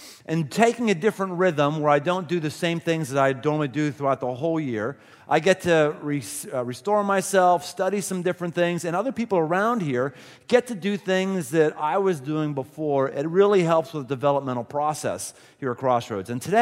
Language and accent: English; Pittsburgh, Pennsylvania, United States; now in Ohio, United States; When I came from Pittsburgh, where we picked on West Virginia, came here to Ohio, where in Ohio we pick on Kentuckians.